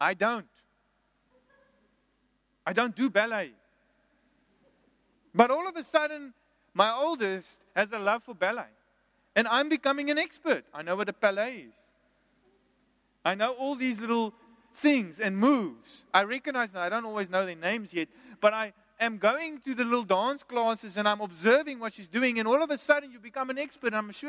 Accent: Port Elizabeth, Eastern Cape, South Africa; Then I will go, I was in PE, my hometown, and I showed them, children, this was daddy's school.

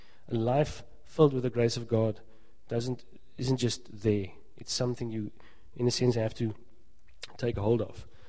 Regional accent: Karoo, South Africa; I grew up in the Karoo, and it's a beautiful part of this country.

